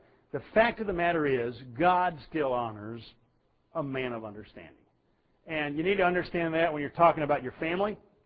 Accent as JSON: {"language": "English", "country": "United States", "said": "I mean, I'm an American. We're a long way from a king."}